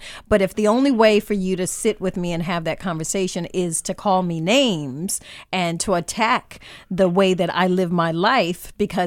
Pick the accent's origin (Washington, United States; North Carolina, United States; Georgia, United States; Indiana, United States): North Carolina, United States; I mean, I grew up in North Carolina. So, I mean, I'm sure there are more conservative places, but I mean, it's fairly conservative.